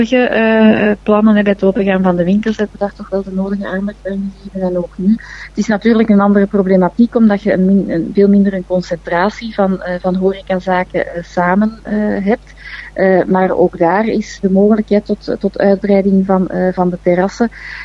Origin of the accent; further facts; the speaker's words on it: Mechelen, Flanders, Belgium; Het enige wat wij allemaal samen kunnen doen als Mechelaars is om daar echt bewust mee om te gaan.